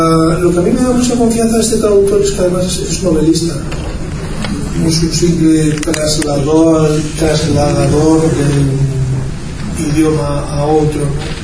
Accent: San Sebastián, Basque Country, Spain; Estuve en mi ciudad natal, San Sebastián, en 2 ocasiones el pasado mes de enero.

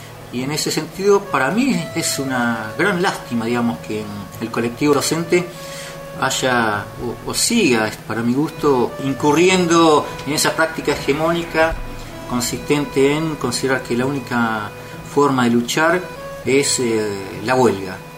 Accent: General Roca, Río Negro, Argentina; born there; now in Neuquén, Argentina; yo soy el único que nací acá en Fisquemenuco. Después el resto en la provincia de Buenos Aires, en distintos lugares. Y bueno, sí, hace más de 40 años que estamos acá en Neuquén

